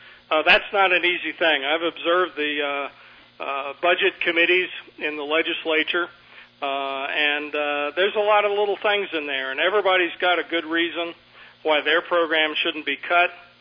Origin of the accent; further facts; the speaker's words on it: Bondurant, Iowa, United States; I'm from Bondurant.